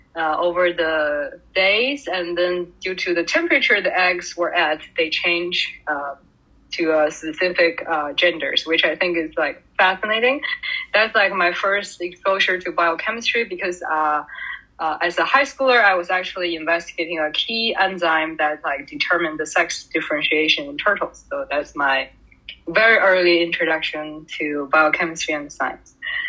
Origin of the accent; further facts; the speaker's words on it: Beijing, China; moved away as an adult; now in United States; So I grew up in Beijing, China, and I came to the U.S. To pursue my bachelor degree at University of Wisconsin Madison. And now I'm a PhD candidate at UCSF.